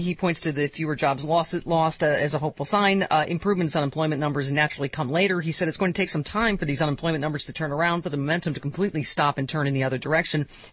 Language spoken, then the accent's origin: English; United States; I honestly, just as an American, it must be hard to be the right wing right now